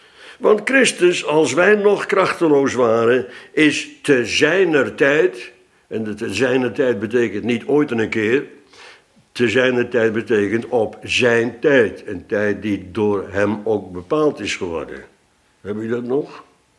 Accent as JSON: {"language": "Dutch", "country": "Netherlands", "said": "En eens in het jaar worden wij als Nederlanders geacht op 4 mei te gedenken degenen die gestorven zijn voor ons"}